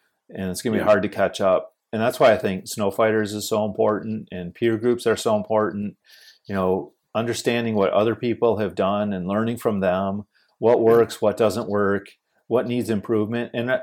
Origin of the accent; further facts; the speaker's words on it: Grand Rapids, Michigan, United States; I grew up here in Grand Rapids. We average 75 inches of snow.